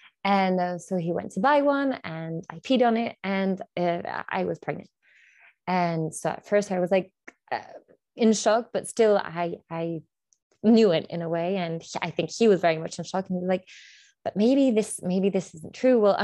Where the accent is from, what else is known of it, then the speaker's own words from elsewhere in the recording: Chile; I'm from Chile, so South America, and I'm 32 years old.